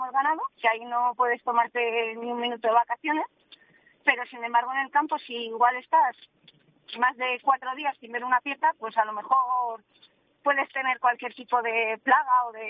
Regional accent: Barasoain, Navarre, Spain; tenemos una escuela en el propio pueblo en el que soy, de Barasoain.

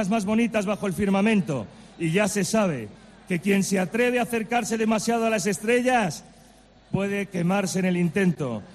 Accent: Valladolid, Castile and León, Spain; quisiera aprovechar estos minutos iniciales para ofreceros mi punto de vista sobre nuestra ciudad como vallisoletano que ha regresado a casa tras un exilio voluntario

